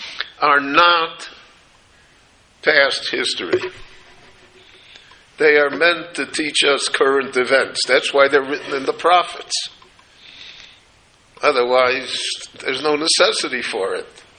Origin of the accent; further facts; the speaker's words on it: Chicago, Illinois, United States; It's not what it was when I grew up in Chicago many, many decades ago.